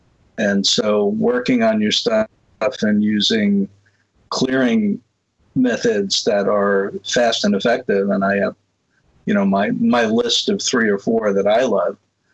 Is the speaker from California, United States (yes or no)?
no; Brooklyn, New York, United States; You know, unfortunately, I'm from Brooklyn, so I understand that.